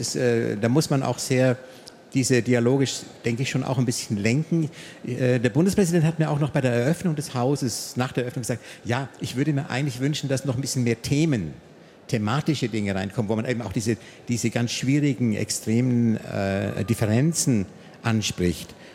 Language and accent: German; United States; ich bin Amerikaner. Und ich bin eigentlich verpflichtet, obwohl ich auch deutscher Staatsbürger bin